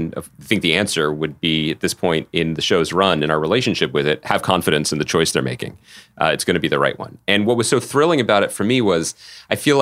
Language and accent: English; Pennsylvania, United States; when I was a young boy growing up outside of Philadelphia, reading TV Guide magazine on the couch